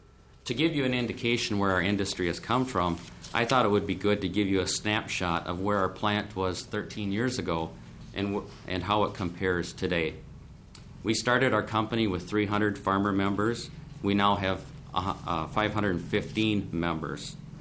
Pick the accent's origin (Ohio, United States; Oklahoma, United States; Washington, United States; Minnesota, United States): Minnesota, United States; Kasson; I'm a farmer from the Casson area.